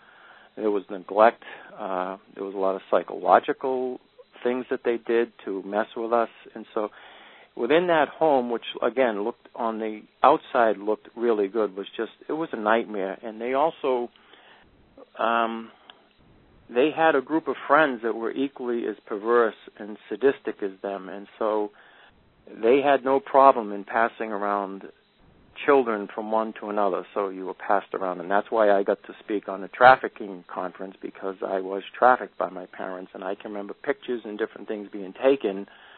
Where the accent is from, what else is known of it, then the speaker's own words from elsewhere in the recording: Billerica, Massachusetts, United States; also born or lived in Boston / Cambridge; I was born in Boston and lived there and in Cambridge, Mass, till the age of 6, but then we moved up to Billerica.